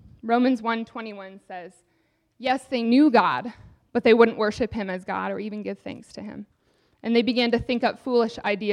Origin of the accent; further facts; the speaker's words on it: Alaska, United States; When we were growing up in Alaska, we had a house that had a room on the back that was made of glass, like a solarium